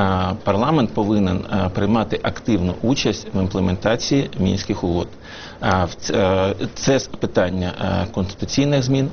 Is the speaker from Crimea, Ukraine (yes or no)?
no; Odesa, Odesa Oblast, Ukraine